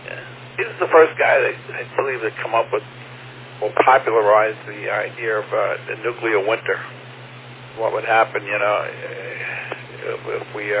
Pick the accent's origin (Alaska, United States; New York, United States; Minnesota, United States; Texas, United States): New York, United States; Brooklyn; I grew up in Brooklyn.